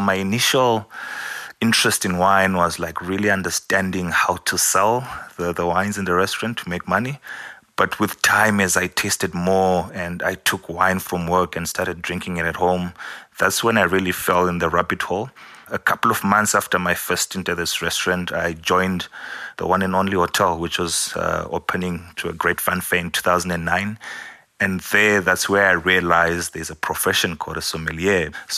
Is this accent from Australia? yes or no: no; Zimbabwe; when we started associating wines with flavors and fruits we grew up eating in Zim, it was quite much more enjoyable.